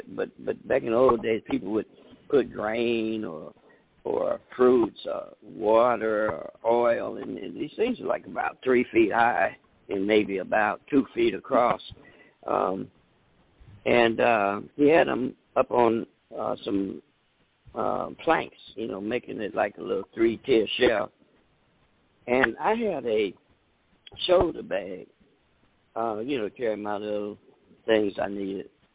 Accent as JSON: {"language": "English", "town": "Tuskegee", "region": "Alabama", "country": "United States", "tie": "born or raised there", "said": "When I was a boy, growing up in Tuskegee, we had a boy named Daniel Anderson."}